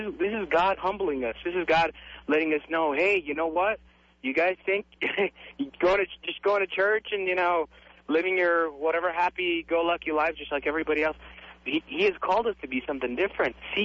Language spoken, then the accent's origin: English; Ciudad Juárez, Chihuahua, Mexico; I mean, I'm from Juarez.